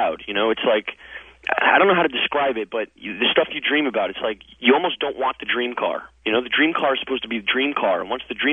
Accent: Los Angeles, California, United States; I'm from Los Angeles, and I worship this show.

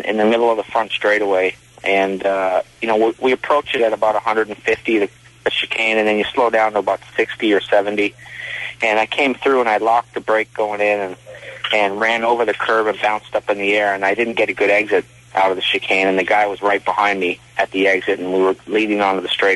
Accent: Canada; now in Las Vegas, United States; I was originally from Canada, but I've lived in Vegas the last 10 years

